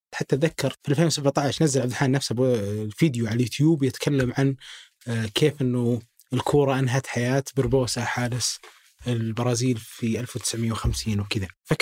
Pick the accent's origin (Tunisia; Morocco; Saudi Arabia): Saudi Arabia; وأنا يضيق صدري صراحة لما أشوف هذا الجانب الكبير في كرة القدم عندنا في السعودية